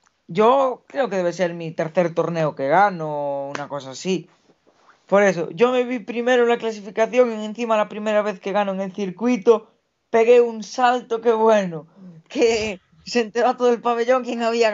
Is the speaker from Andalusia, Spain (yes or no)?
no; Vilagarcía de Arousa, Galicia, Spain; en Villa García, en mi tierra, no me puedo quejar